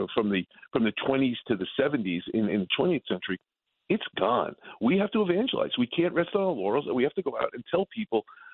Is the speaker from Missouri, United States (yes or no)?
no; The Bronx, New York, United States; You know, I grew up in the Bronx.